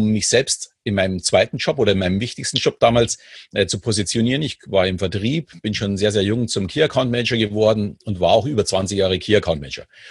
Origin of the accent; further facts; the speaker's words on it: Munich, Bavaria, Germany; ich bin ja in München groß geworden